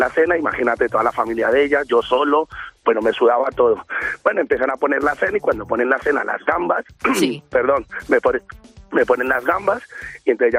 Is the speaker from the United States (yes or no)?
no; Colombia; now in Spain; yo llevo 13 años aquí en España, soy colombiano